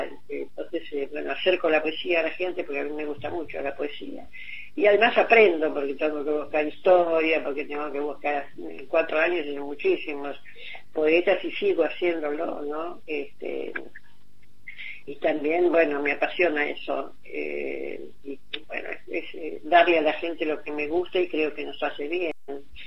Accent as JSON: {"language": "Spanish", "town": "Villa Ballester", "region": "Buenos Aires Province", "country": "Argentina", "tie": "born there", "said": "Yo nací en una casa en Villa Ballester, un jardín con árboles, con higos. Con granadas, con ciruelos y todo eso, era mi casa."}